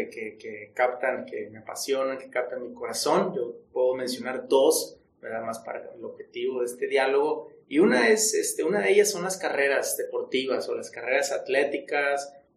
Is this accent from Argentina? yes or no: no; Monterrey, Nuevo León, Mexico; soy de aquí de Monterrey. Mi familia, toda es de Monterrey … soy el mayor de 4 hermanos.